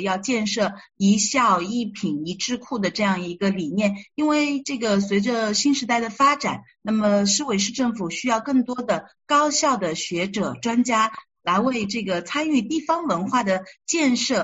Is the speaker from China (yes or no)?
yes; Suzhou, Jiangsu, China; 那么我呢是来自于苏州，我的工作单位呢在苏州市职业大学的石湖智库。